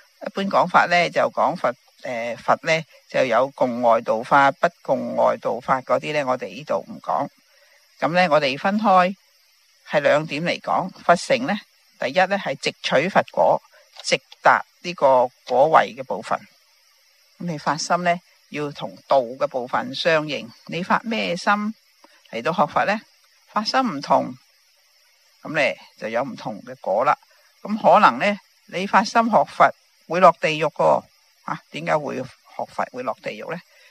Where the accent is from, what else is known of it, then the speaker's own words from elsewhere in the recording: China; 我哋中国人逢亲对啲疯疯癫癫嘅人咧